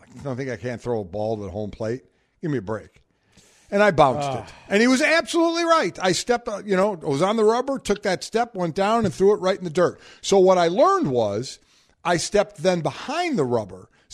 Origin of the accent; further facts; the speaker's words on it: Cleveland, Ohio, United States; and 1 in my hometown of Cleveland.